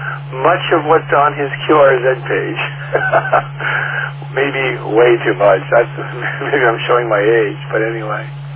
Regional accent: Little Falls, New Jersey, United States; I grew up in Montclair in Little Falls, so I actually know where your street is.

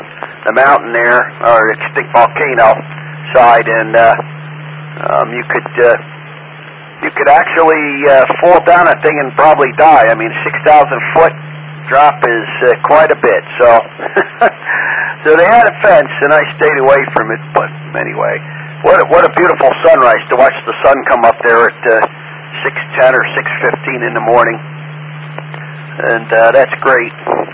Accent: Bronx, New York, United States; born there; now in Hillsdale, United States; I was born somewhere in the Riverdale section of the in Bronx there many moons ago.

